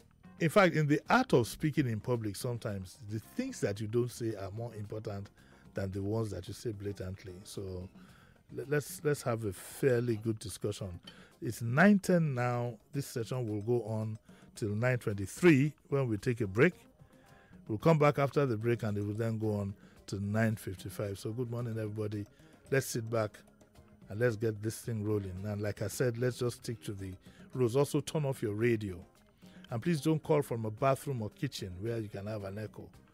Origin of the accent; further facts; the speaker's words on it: Nigeria; But as a Nigerian and as an African, and to put it bluntly, as a black man, I felt that what we did yesterday was completely inappropriate.